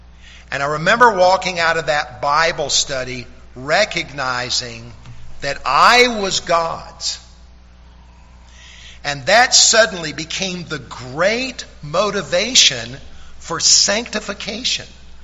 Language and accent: English; the South, United States; But because I grew up in the South, I have a real love for, maybe this is offensive to some of you, but it's called bluegrass.